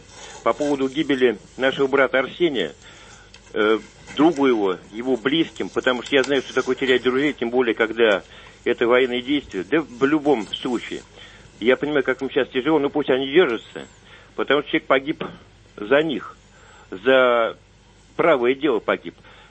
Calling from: Moscow, Russia; Я из Москвы.

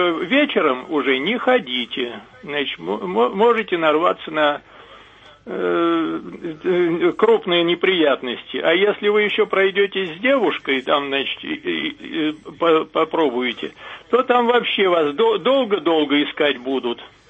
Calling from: Moscow, Russia; из Москвы.

